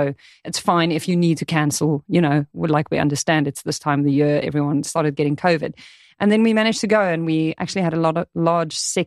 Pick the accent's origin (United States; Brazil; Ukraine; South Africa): South Africa; And as a South African, I didn't realize this.